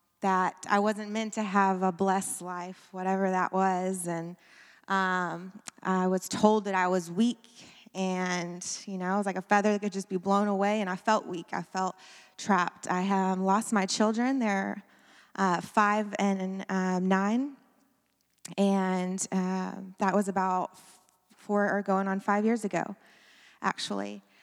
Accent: Beaumont, Texas, United States; I am 34 from Beaumont, Texas.

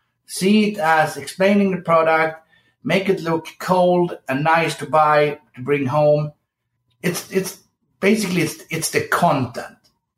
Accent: Sweden; English is a second language; I grew up in Sweden.

